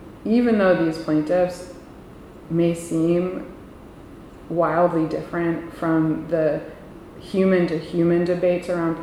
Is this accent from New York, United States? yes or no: yes; New York City, New York, United States; I was raised in New York City.